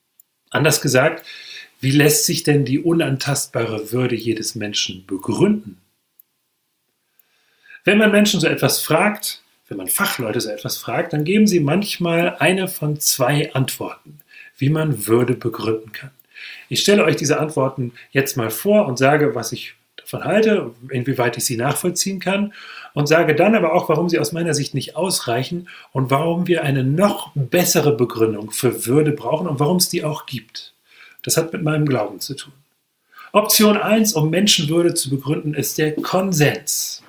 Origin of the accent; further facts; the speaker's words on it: Hesse, Germany; in meinem Heimatort umherlaufe, das ist ein kleines Dorf in der Nähe von Marburg im hessischen Hinterland